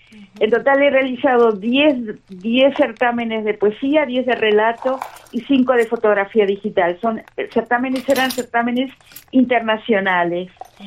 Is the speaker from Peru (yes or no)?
no; Argentina; also born or lived in Madrid; now in Valencia, Spain; luego he vivido en Londres y en el año 1975 llegué a Madrid. Y en el año 1985 tomé la nacionalidad española. Es decir, que actualmente soy española y argentina, porque tengo la doble nacionalidad.